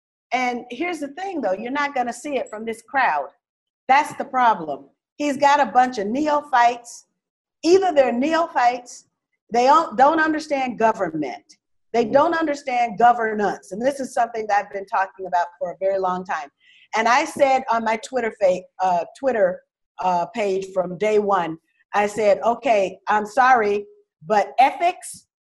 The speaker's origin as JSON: {"language": "English", "region": "the South", "country": "United States", "said": "I'm from the South."}